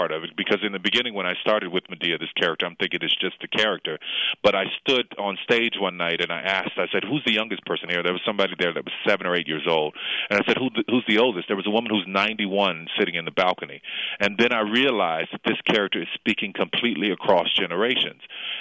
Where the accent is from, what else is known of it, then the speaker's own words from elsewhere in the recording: the South, United States; I'm from the South, and everything's big in Texas and Louisiana.